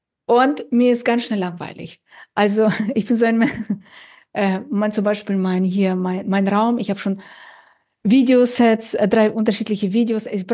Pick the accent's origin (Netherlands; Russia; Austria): Russia; now in Germany; ich bin ja nicht in Deutschland geboren, ich komme ja aus Russland und ich habe ganz viel in der Natur verbracht. Wir haben Berge in einem Tal gewohnt, also sehr idyllisch